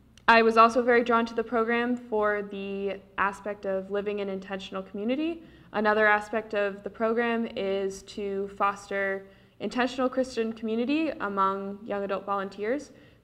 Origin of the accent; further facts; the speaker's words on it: Kalamazoo, Michigan, United States; I am from Kalamazoo, Michigan. I went to Kalamazoo College.